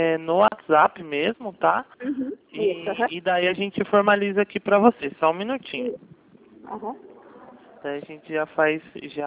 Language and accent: Portuguese; São Paulo, Brazil; sou aqui do interior de São Paulo